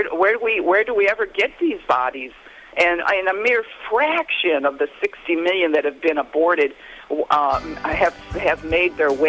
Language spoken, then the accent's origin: English; Michigan, United States; Since we're from Michigan, there's actually four graves or cemeteries where there are graves of aborted babies.